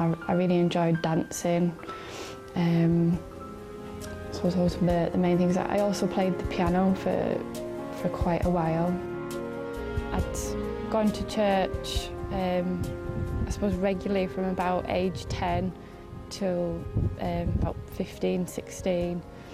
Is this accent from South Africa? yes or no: no; Redcar, North East England, United Kingdom; I was born in 1985 in Redcar, which is just near Middlesbrough. I was brought up in a normal working class background.